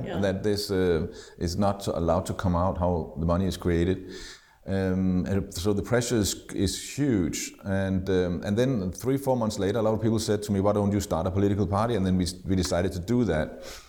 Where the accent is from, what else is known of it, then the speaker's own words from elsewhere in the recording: Copenhagen, Capital Region of Denmark, Denmark; also born or lived in London / Hong Kong; I'm from Copenhagen, but I worked for many years mainly in London, but also in Hong Kong.